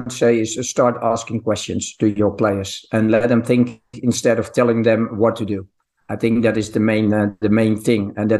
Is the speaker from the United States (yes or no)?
no; Netherlands; So listen, I'm from the Netherlands and the Netherlands, we are really down to earth.